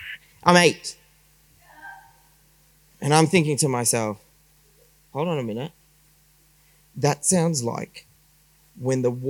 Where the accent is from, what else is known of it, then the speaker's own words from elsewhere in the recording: Melbourne, Victoria, Australia; I grew up in Melbourne.